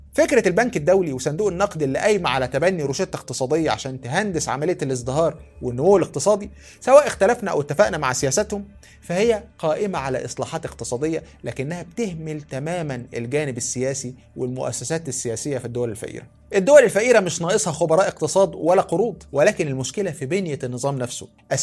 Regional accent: Egypt; عندنا في مصر كم مصنع منجم من بتوع غانا؟

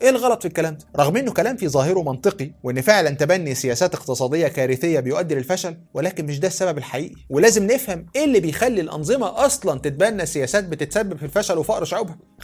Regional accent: Egypt; عندنا في مصر كم مصنع منجم من بتوع غانا؟

